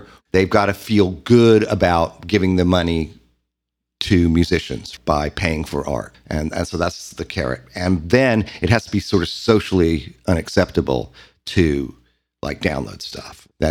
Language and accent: English; California, United States; Well, I am kind of a hippie, but I'm from California.